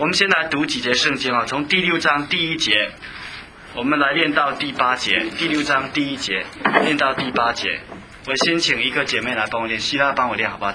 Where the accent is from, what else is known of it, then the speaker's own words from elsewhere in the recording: China; 我们中国人说是5000年的文化哈。